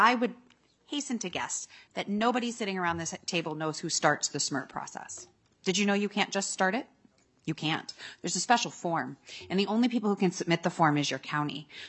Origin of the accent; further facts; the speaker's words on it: Rochester, Minnesota, United States; I just, as most of you know, I'm from Rochester. And so we have quite a rehab facility at the Mayo Clinic, a stroke facility.